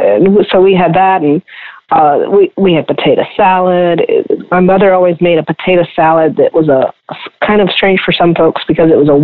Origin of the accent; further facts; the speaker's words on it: Louisiana, United States; but, you know, we grew up in Louisiana, so we always had a lot